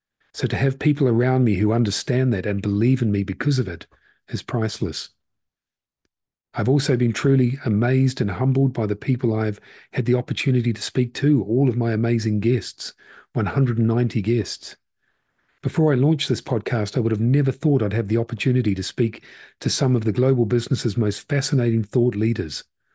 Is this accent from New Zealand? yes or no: yes; Paraparaumu, Wellington, New Zealand; When I was 7 years old, I won a raffle in my hometown of Parapararuma in Aotearoa, New Zealand, where I grew up.